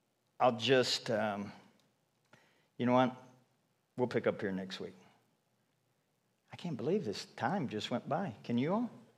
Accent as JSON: {"language": "English", "region": "Kentucky", "country": "United States", "tie": "born or raised there", "said": "All of my years growing up in Kentucky, I didn't even know what a feedlot was, never smelled that."}